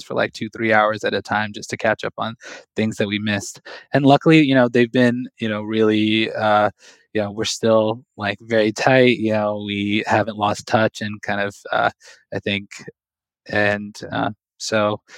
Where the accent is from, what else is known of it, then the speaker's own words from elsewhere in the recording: West Coast, United States; I'm actually originally from the West Coast, and then, you know, I moved to the East Coast for residency.